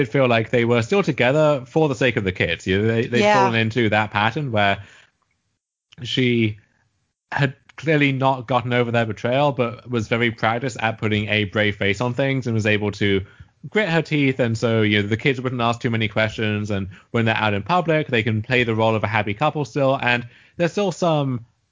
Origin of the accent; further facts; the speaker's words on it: United States; So as an American, I don't know if stuff like the Ant and Dec cameo